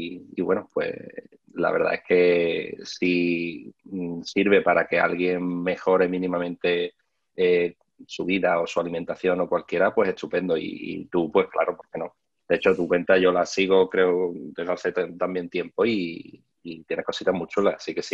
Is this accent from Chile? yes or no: no; Cádiz, Andalusia, Spain; para los que todavía no me conozcan, y yo soy un chaval de Cádiz